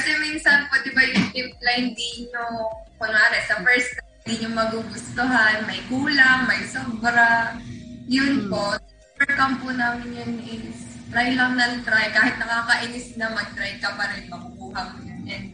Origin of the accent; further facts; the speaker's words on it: Sariaya, Quezon, Philippines; Sa Riaya, Quezon po.